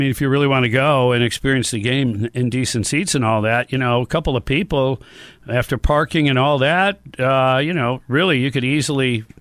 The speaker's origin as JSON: {"language": "English", "town": "Detroit", "region": "Michigan", "country": "United States", "tie": "born or raised there", "said": "But the Lions, growing up in the Detroit area, they just were never good."}